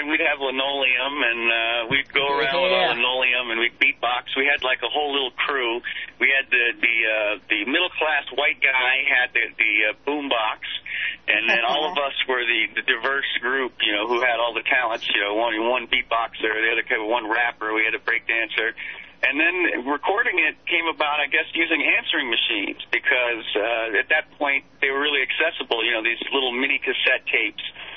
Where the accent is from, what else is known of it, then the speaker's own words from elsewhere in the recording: California, United States; I grew up in the East Bay and I grew up in a hip hop society environment where … a lot of these Bay Area artists were my age growing up.